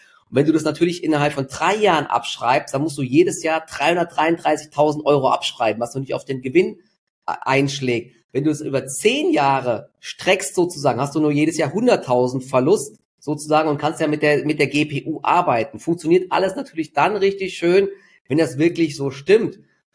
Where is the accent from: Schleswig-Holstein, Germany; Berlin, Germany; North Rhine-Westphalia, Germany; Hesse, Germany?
Hesse, Germany; Dietzenbach; Und das Lustige ist, in meiner Heimatstadt in Dietzenbach, die sind jetzt voll in den Medien